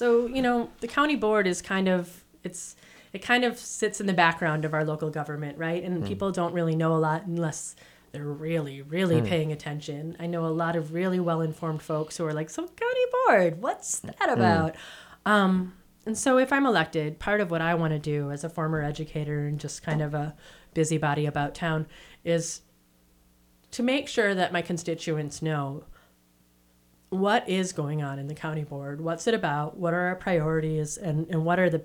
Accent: Wisconsin, United States; I grew up in Wisconsin, so I grew up in a rural area, a very small community north of Milwaukee.

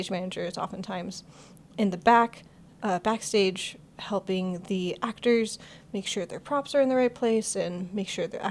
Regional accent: Los Angeles, California, United States; I am, yeah. I'm originally from Los Angeles.

